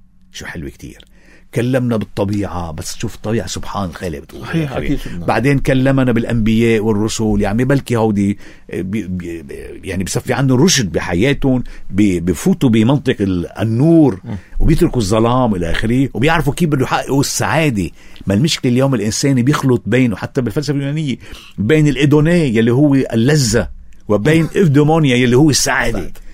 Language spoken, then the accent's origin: Arabic; Lebanon; نحن كلبنانيين